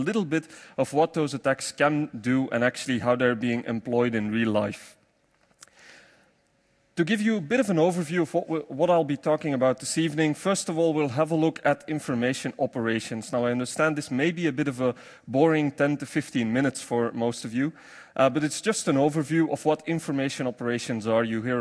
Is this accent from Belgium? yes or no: yes; Belgium; English is a second language; I come here from Belgium